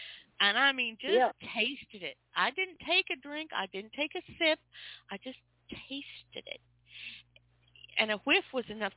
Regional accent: Pacific Northwest, United States; I grew up in the Pacific Northwest.

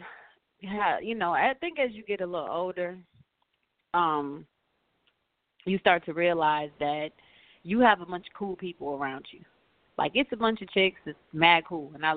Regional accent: Detroit, Michigan, United States; also born or lived in Lansing, Michigan; I am from Detroit, Michigan, also Lansing, Michigan.

